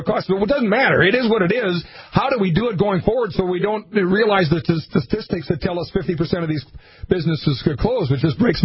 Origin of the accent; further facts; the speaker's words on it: Montevideo, Minnesota, United States; Well, from one small-town Minnesota boy to another, I grew up in Montevideo, by the way